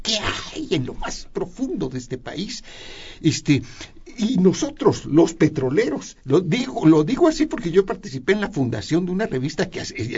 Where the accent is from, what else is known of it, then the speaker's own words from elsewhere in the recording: Mexico; es nuestra obligación como mexicanos